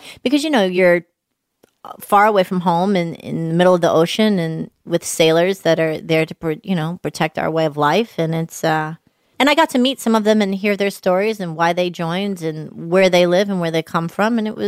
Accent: Atlanta, Georgia, United States; I'm from Atlanta.

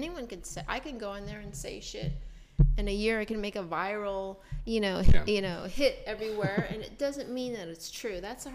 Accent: Kansas, United States; born there; it's like I was born in Kansas, but I'm an Army brat, so I grew up a little bit everywhere with a German mm-hmm. mother

